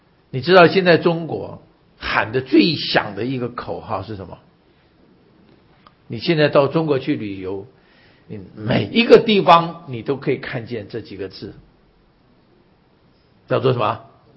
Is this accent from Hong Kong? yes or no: no; Taiwan; now in United States; 我在小的时候在台湾我叫做外省人，我到了美国来了我是外国人，我现在有的时候好像有机会回到中国大陆，我变成什么？我变成侨胞，